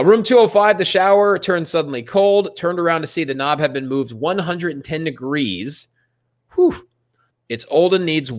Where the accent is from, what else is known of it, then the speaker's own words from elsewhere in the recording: Pennsylvania, United States; which I'm from Pennsylvania. I've heard of Newtown.